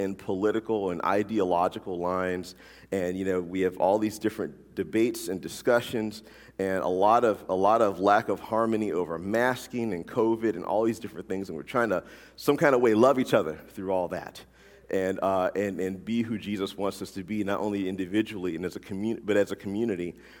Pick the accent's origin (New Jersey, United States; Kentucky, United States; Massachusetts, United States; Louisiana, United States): Louisiana, United States; now in Pacific Northwest, United States; and I'm from Louisiana, so you know if I was getting hot, it's something wrong, all right, if I'm getting hot in the Pacific Northwest, okay?